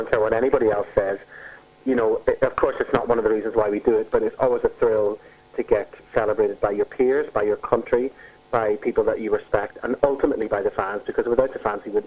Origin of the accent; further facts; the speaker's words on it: Belfast, Northern Ireland, United Kingdom; I was born in Belfast and then grew up in the middle of all of the worst times in history.